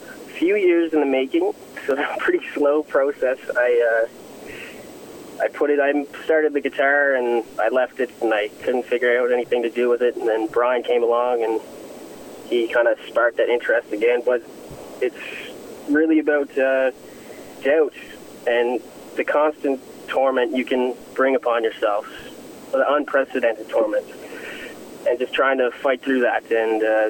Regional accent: Judique, Nova Scotia, Canada; I'm from Judic, Cape Breton.

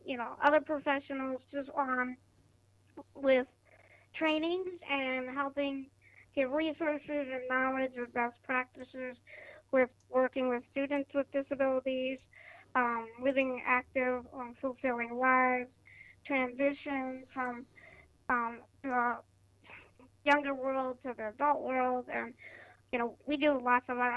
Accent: Sioux Falls, South Dakota, United States; from Sioux Falls, South Dakota, and I also have a disability.

